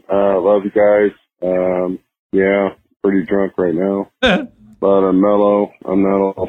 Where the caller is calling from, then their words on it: Portland, Oregon, United States; I'm calling from Portland, Oregon.